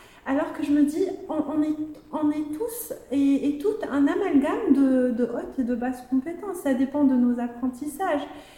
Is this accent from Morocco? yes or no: yes; Morocco; je suis marocaine et je suis en première année de thèse